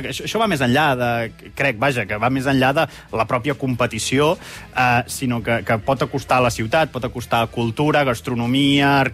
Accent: Manresa, Catalonia, Spain; jo soc de Manresa

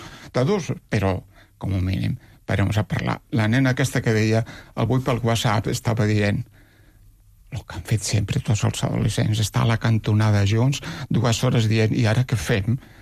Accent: Catalonia, Spain; Sí, mira, jo sóc un quinquer del Baix Llobregat.

